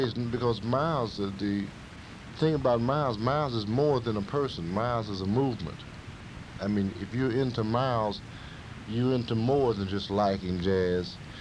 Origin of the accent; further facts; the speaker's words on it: St. Louis, Missouri, United States; These were standards that we had to look up to, you know, growing up in St. Louis